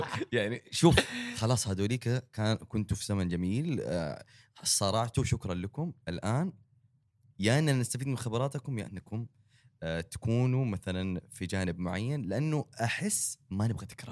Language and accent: Arabic; Saudi Arabia; أنا مبسوط إنه يصير عندنا كاركتر معين كسعوديين